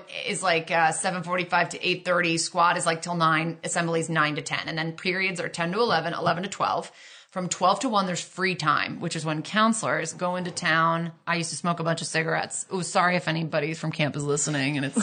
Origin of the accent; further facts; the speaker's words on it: Connecticut, United States; And like when I was 13 from Connecticut, I wasn't really meeting a lot of people from other countries.